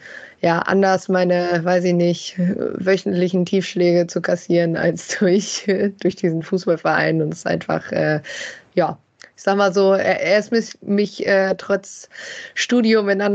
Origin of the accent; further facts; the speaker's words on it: Bielefeld, North Rhine-Westphalia, Germany; Ja, ich bin ja aufgewachsen. Also ich komme aus Bielefeld, habe hier fast ununterbrochen gelebt, sagen wir so.